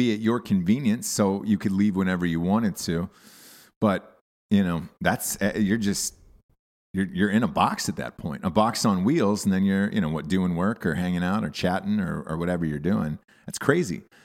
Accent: the South, United States; oh, I like trucks and I'm from the South.

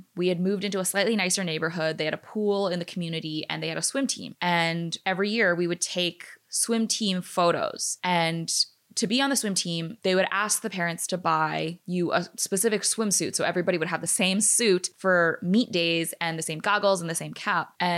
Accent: United States; born there; first language English; because I was born in America and I have the sense of entitlement that, hey, I am a by birth citizen. I deserve to be here. I speak the language. I am a, you know, native English speaker.

